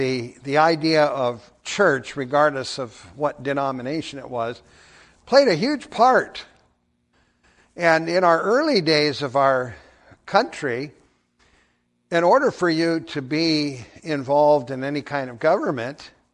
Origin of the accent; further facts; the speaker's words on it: Montana, United States; But one of the organizations I was involved in growing up in Montana, and again, I have a lot of very fond memories of it, and that is the Boy Scouts.